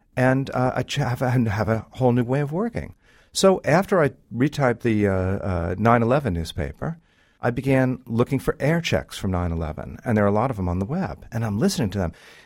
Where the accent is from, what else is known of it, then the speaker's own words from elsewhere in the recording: New York, United States; I'm a New Yorker. I've lived there my whole life.